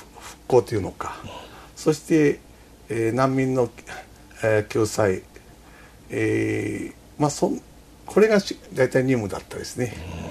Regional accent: Kyoto, Japan; まあ、それが京都で生まれたんですな。

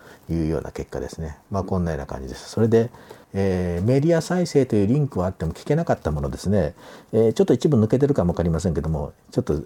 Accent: Okazaki, Aichi, Japan; これは私のふるさと故郷の、FM 岡崎だったんですけども

